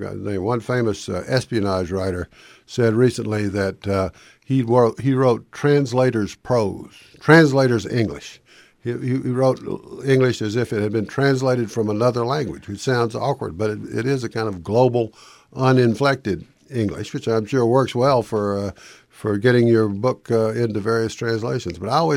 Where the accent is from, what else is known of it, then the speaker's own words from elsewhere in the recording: the South, United States; And I grew up in the South, where it's even where people tend to be oral.